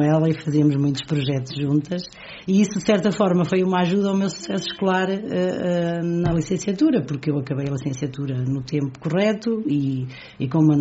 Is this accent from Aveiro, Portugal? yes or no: yes; Águeda, Aveiro, Portugal; born there; now in Albergaria-a-Velha, Portugal; Eu nasci em Águeda, fui estudar para a Albergaria à Velha e adotei a Albergaria como a minha terra, vivo lá desde essa altura